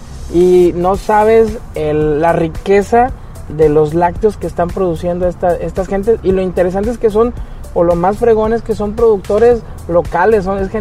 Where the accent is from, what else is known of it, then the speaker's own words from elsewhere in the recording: Nayarit, Mexico; hace 2 años nace toda esta necesidad de impulsar la cocina nayarita, porque es mi tierra, porque aquí